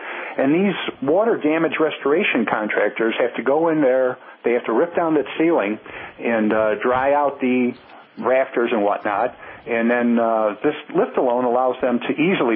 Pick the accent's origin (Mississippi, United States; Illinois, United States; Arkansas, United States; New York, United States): Illinois, United States; Chicago; Now, I'm from Illinois originally, and that's in Chicago.